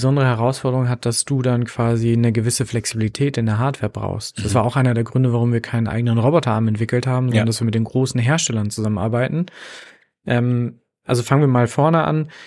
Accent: North Rhine-Westphalia, Germany; wir kommen aus Ostwestfalen, aus einer Region, die vielleicht eher bodenständig da so denkt.

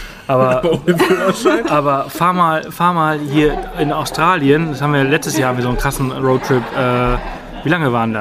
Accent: Spain; German is a second language; Ich meine, ich komme ja auch aus Spanien.

